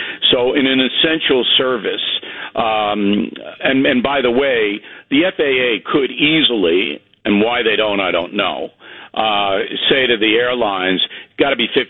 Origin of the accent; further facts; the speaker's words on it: Levittown, New York, United States; also born or lived in Harlem; I was born in Levittown, as you know. I was raised in Levittown, Long Island, born in Harlem, up in Columbia Presbyterian Hospital.